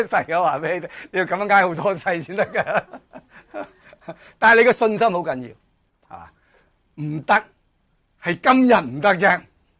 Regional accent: China; 我哋中国人

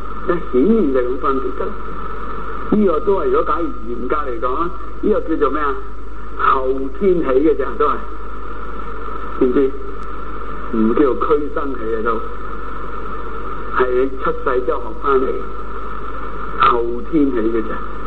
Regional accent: China; 因為我們中國人都沒有社會福利

